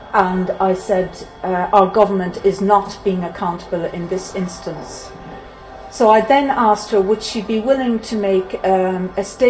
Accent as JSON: {"language": "English", "country": "Ireland", "said": "I told her who I was and that I was from Ireland"}